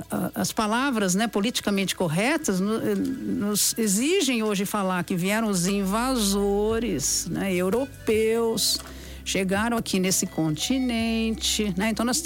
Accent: Brazil; Sobre quem somos nós brasileiros, né? Essa é uma questão que estranhamente ela é mal resolvida para nós. Nós brasileiros parece que ainda não nos demos conta

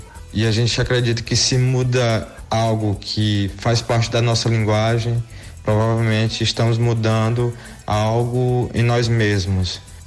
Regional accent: Maranhão, Brazil; Eu vim do interior do Maranhão

